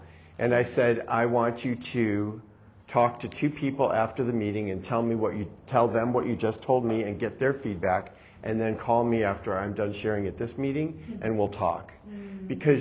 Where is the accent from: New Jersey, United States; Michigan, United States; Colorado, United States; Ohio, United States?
Michigan, United States; Detroit; I was a little gay boy growing up in Detroit City, but even before I knew I was a gay boy, I was a Middle Eastern off-white kid, and there were a bunch of, you know, blonde-haired, blue-eyed kids on the block, and I felt different.